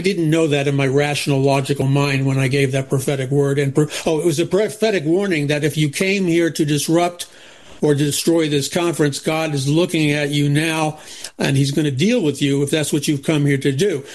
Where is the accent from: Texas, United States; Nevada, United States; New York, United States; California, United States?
New York, United States; New York City; because I grew up in New York City.